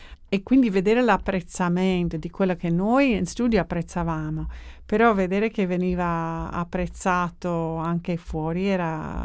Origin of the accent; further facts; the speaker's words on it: United States; now in Italy; Poi da americana ignorante non ci sarei mai arrivata a capire i testi a quei tempi